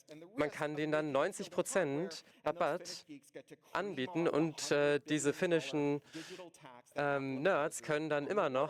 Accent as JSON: {"language": "German", "country": "Canada", "second_language": "German", "said": "Und wie alle guten Amerikaner bin ich Kanadier."}